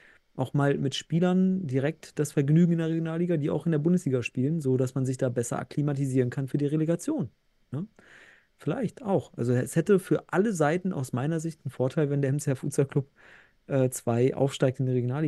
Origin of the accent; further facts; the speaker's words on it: North Rhine-Westphalia, Germany; Also ich bin ja Westfale